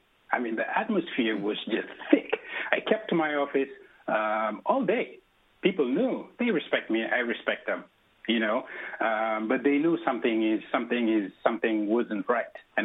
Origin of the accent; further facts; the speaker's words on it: United States; born there; first of all, I am Muslim, and I was born in America.